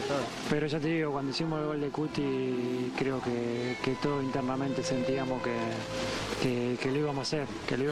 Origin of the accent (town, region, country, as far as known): Argentina